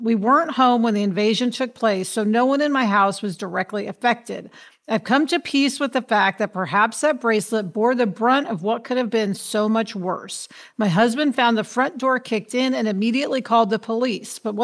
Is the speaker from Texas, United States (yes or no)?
no; New York, United States; I'm a New Yorker as well and can keep up with fast talkers